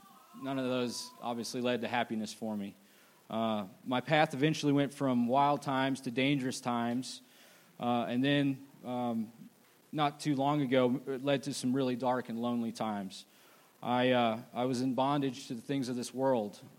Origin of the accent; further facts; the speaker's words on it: Georgia, United States; I grew up in right outside of Atlanta, Georgia, with my family. My parents are here today, over here.